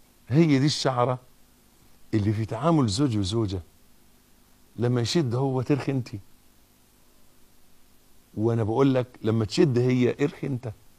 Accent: Egypt; يبدو الوضع عندنا في مصر، وأنا بتكلم على اللي أعرفه، يبدو أنها بقت من المهر

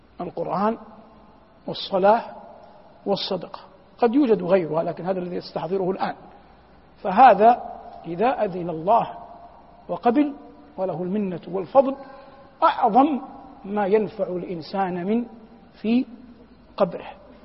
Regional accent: Saudi Arabia; كان يطلق فيها ما هو في شرق بلادنا المملكة العربية السعودية الآن

